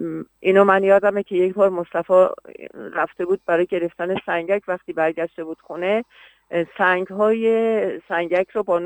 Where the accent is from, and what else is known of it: Yazd, Iran